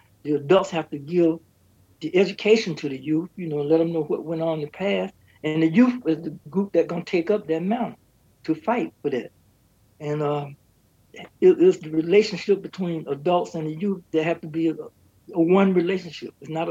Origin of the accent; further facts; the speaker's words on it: Georgia, United States; Well, I grew up in the South. I'm from Georgia, and I was down there during the era of Jim Crow.